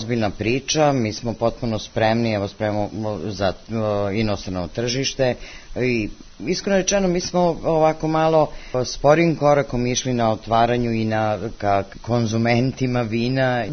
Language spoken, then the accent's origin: Serbian; Zaječar, Zaječar District, Serbia; now in Rajac, Serbia; Ja sam iz Zaječara, nikakvih dodirnih tačaka sa vinogradarstvom